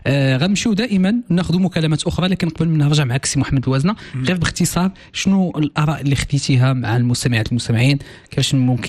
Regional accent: Morocco; أنا أصعب منك مغربي،

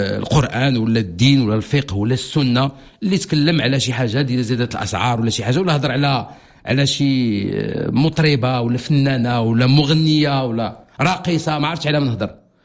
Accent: Morocco; كيشكلوا هذا الاختلاف اللي عندنا في المغرب هو السر الغينة والثروة ديال المغرب.

